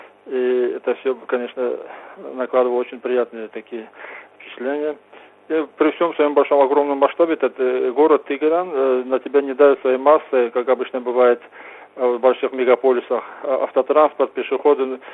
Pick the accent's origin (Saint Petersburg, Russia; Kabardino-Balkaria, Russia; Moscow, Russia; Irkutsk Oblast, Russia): Kabardino-Balkaria, Russia; Nalchik; я из Нальчика